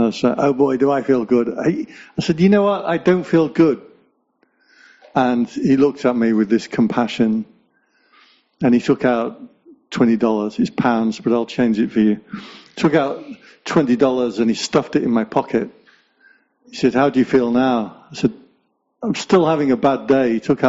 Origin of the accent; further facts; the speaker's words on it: England, United Kingdom; So I'm English, and we don't like being happy.